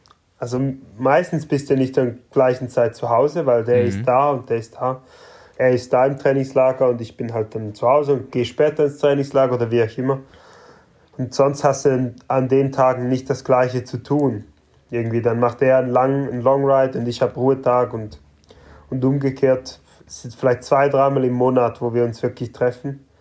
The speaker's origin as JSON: {"language": "German", "country": "Switzerland", "said": "Keine Ahnung, bei uns in der Schweiz ist das nicht so bekannt."}